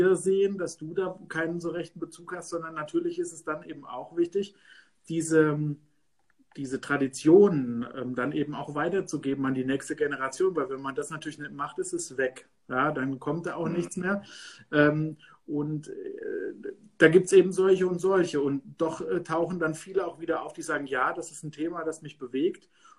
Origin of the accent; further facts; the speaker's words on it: Hesse, Germany; Ich bin jetzt seit 5, 6 Jahren in Hasloch. Das ist schon eine sehr lange Zeit. Und natürlich ist meine hessische Heimat, aus der ich ursprünglich komme, auch meine Heimat.